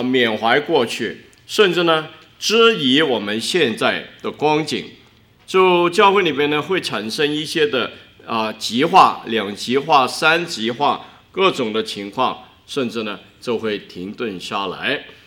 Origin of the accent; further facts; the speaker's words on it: Hong Kong; now in Mississauga, Canada; 你跟我呢都是从别的地方移居到加拿大，有的来自呢台湾，我香港